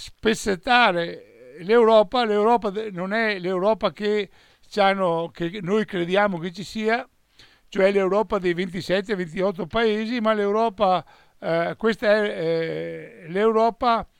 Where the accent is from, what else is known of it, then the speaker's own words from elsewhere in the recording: Veneto, Italy; Noi come veneti siamo circa approssimativamente 6 milioni di persone